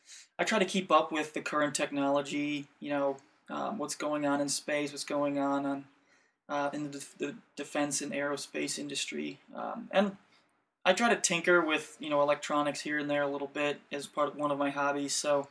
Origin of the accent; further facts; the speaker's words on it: Wisconsin, United States; I'm from Wisconsin, and I've done some racing in the snow